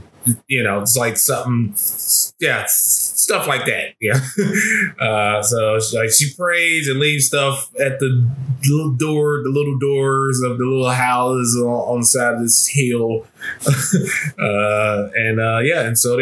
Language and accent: English; United States; Yeah, so I did not know about them because I'm American and I don't really know this.